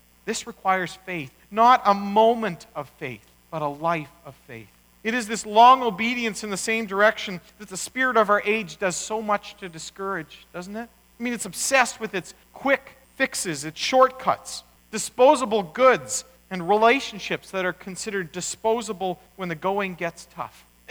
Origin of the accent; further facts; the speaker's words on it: Manitoba, Canada; I remember a number of years ago flying back to Manitoba, my hometown.